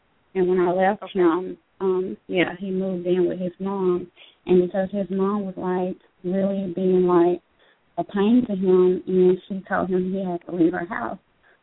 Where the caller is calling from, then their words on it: Texas, United States; I'm in Texas.